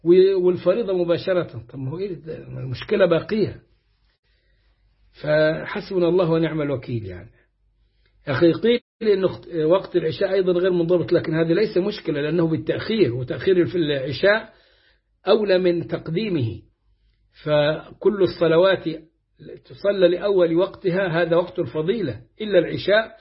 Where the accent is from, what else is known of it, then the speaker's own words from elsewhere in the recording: Egypt; عندنا في مصر مثلا يقال الأذان قبل وقته